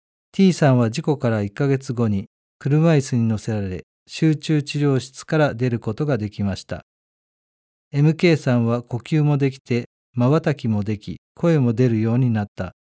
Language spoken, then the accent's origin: Japanese; Aichi, Japan; born there; 私は成長の家の集いで知り合って結婚した両親のもとで、4人兄弟の末っ子として愛知県で生まれました。